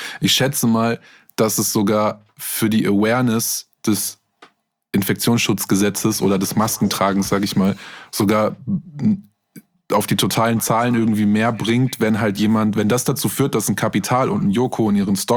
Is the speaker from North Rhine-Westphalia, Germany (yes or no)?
yes; Minden, North Rhine-Westphalia, Germany; Ich komme aus Minden.